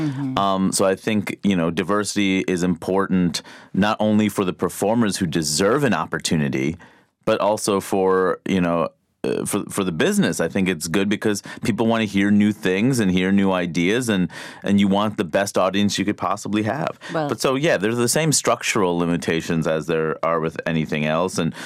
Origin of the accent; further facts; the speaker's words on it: Queens, New York, United States; You know, growing up in Queens, New York, you know, being a human who's comfortable in my skin, it's a weird thing.